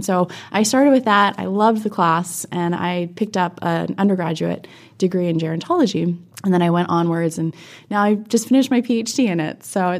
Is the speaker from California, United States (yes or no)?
yes; Tustin, California, United States; born there; Yeah, I was born in Orange County, basically area of Tustin.